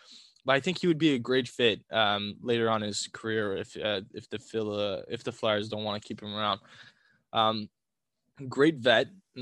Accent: Ottawa, Ontario, Canada; Obviously, we're from Ottawa, right?

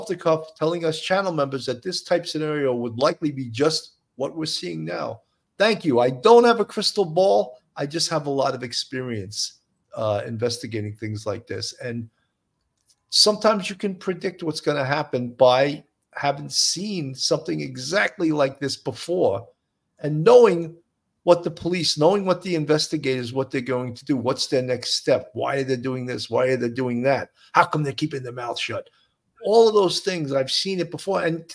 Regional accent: Midwest, United States

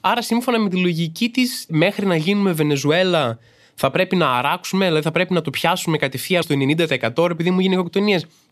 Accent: Greece; για να προσφέρω κι εγώ ως Έλληνας στον τόπο μου.

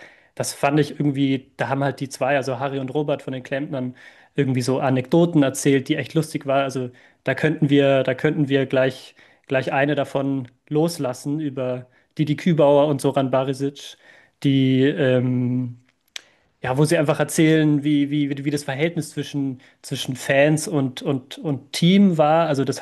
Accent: Germany; now in Vienna, Austria; Also ich bin 2000er Jahrgang, das heißt, ich war noch nicht auf der Welt. Ich bin Deutscher, ich beschäftige mich mit Rapid erst seit ich in Wien lebe.

